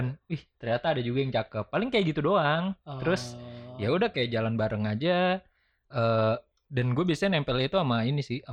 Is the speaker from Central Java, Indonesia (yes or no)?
yes; Sukoharjo, Central Java, Indonesia; Di Solo gue. Sukoharjo.